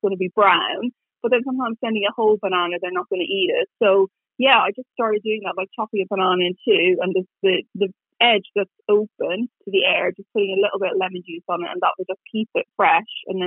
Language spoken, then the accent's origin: English; Kilkenny, Leinster, Ireland; accent: Irish; now in England; Yes, I'm from Kilkenny.